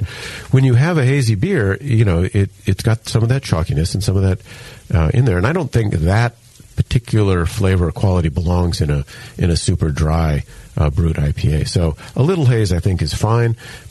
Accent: Hilo, Hawaii, United States; you know, I grew up in Hilo, Hawaii, and a friend of mine, Bob, puts on the Hilo Beer Fest

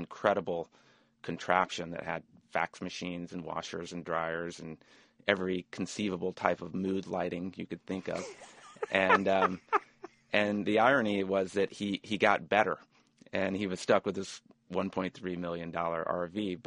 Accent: Birmingham, Alabama, United States; now in New York, United States; Well, as a kid, I grew up in Birmingham, and I always wandered through this vast maze of RVs outside the stadium.

